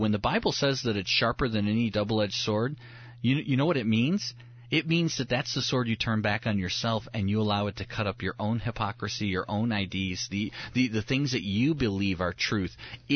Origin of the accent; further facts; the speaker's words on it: Oak Park, Illinois, United States; also born or lived in Huntley; I grew up in the city, so I grew up near Chicago, right outside, first suburb outside of Chicago in Oak Park.